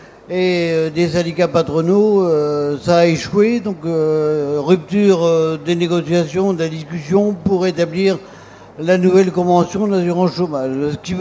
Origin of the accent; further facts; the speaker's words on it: Brittany, France; Donc, je viens de Bretagne, où il fait beau également.